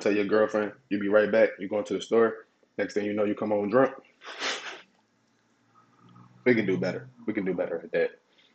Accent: Philadelphia, Pennsylvania, United States; I'm sorry, I'm from Philly, so that's how a female sound to me.

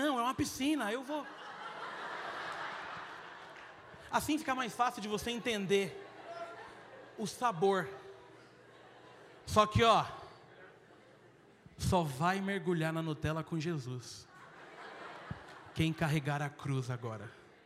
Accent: Mogi, São Paulo, Brazil; Eu conheço um monte de gente aqui, eu sou de Mogi.

